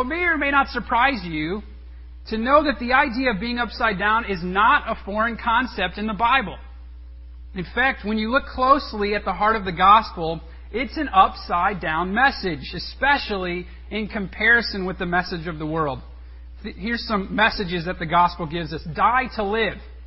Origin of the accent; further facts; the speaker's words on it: St. Louis, Missouri, United States; When I was growing up, we grew up in St. Louis, and we used to frequent Six Flags quite often.